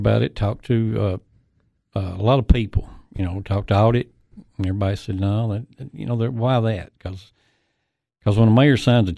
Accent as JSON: {"language": "English", "region": "Tennessee", "country": "United States", "tie": "born or raised there", "said": "I was born in DeKalb County. Lived in DeKalb County until I got married."}